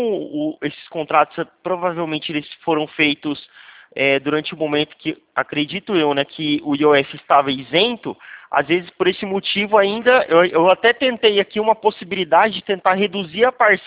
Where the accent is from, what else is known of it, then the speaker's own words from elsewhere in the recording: Presidente Prudente, São Paulo, Brazil; eu sou de Presidente Prudente.